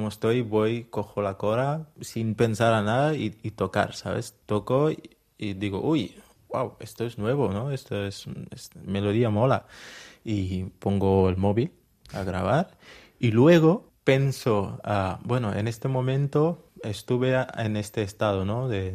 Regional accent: Ziguinchor, Senegal; Sí, de Casamance. Soy del Ziguinchor, és la capital de Casamance, diguem-ne, sí.

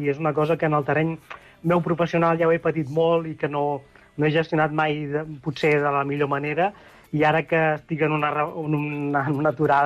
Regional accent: Sant Pere de Riudebitlles, Catalonia, Spain; now in La Ràpita, Spain; soc de Sant Pere de Riudebitlles. Ja fa molts anys que no hi visc, però vaja, les arrels sempre es porten a dins, i s'estiren tant com es pot.

